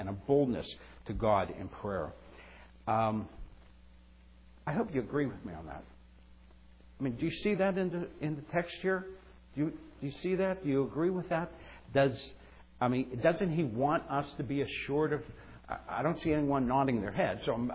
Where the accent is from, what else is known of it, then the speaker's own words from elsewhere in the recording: Pittsburgh, Pennsylvania, United States; I'm born and bred in Pittsburgh, but I'm a foreigner here.